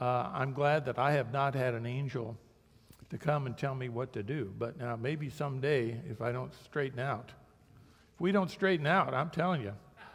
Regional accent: Ohio, United States; I grew up in Ohio, and I'm sure we had discrimination there in many ways. But when I got down to Nashville, Tennessee, I saw things and experienced things that was different than where I came from.

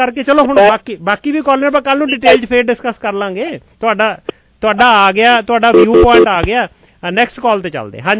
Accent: Punjab, India; ਮੈਂ ਵੀ ਪੰਜਾਬ ਦੇ ਵਿੱਚੋਂ ਹੀ ਹਾਂ ਜੀ

